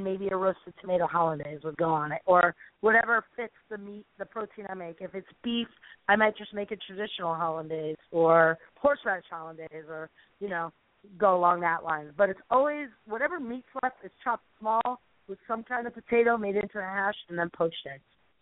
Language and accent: English; Connecticut, United States; Okay, so listen, remember, I'm Italian Greek, so I grew up in Connecticut.